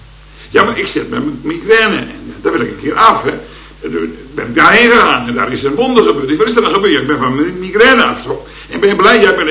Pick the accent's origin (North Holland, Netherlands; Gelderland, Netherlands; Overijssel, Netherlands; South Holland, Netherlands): Overijssel, Netherlands; Rijssen; Want ik kwam dan uit Rijssen en daar wisten ze ook wel iets van.